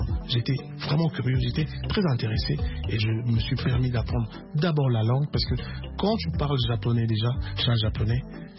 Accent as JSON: {"language": "French", "region": "Kinshasa", "country": "DR Congo", "tie": "born or raised there", "said": "je suis un natif de Kinshasa. Du Congo et j'ai grandi à Bandal, à Lingala"}